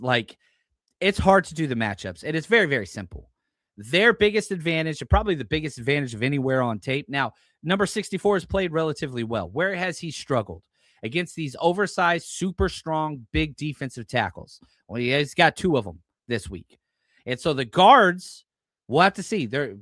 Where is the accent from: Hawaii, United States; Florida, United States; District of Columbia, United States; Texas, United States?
Texas, United States; Like, I'm not an Oilers fan. I'm from Texas